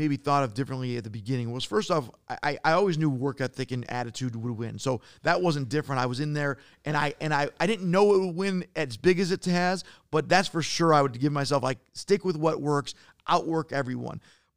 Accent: Detroit, Michigan, United States; Of course, I'm from Detroit. I love the Pistons. I love the Lions.

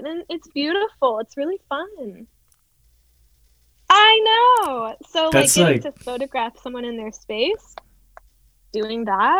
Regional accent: Hawaii, United States; moved away as an adult; I grew up in Hawaii and then I came here to go to college. So I would go home over the summer and I grew up owning a couple of horses.

